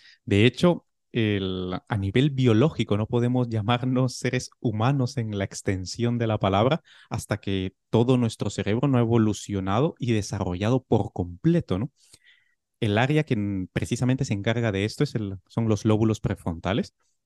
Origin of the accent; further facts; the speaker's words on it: Guatemala; moved away as an adult; now in Palma de Mallorca, Spain; Yo soy guatemalteco y nacionalizado en España. Hice la carrera de medicina allí en mi país. Vine a España a hacer la residencia en neurocirugía en el Hospital Clínico San Carlos en Madrid. Y llevo 6 años ya trabajando como neurocirujano staff en Palma de Mallorca